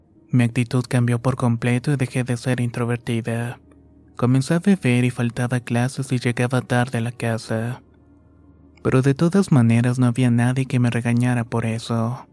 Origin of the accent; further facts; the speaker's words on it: Quito, Pichincha, Ecuador; Soy de Quito, Ecuador